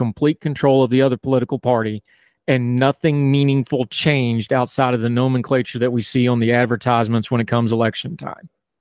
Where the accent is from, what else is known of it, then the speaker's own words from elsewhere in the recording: West Virginia, United States; because of my home state of West Virginia.